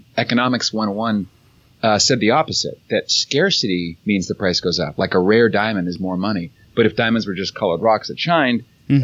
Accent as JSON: {"language": "English", "country": "Canada", "tie": "born or raised there", "said": "growing up in Canada"}